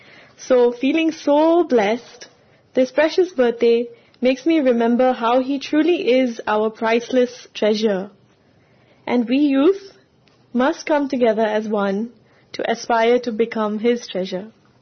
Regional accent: Malaysia; I'm from Malaysia.

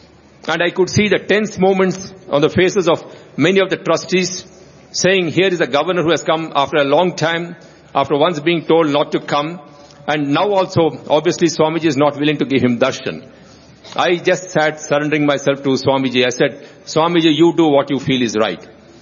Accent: Anantapur, Andhra Pradesh, India; because I'm from Anantapur.

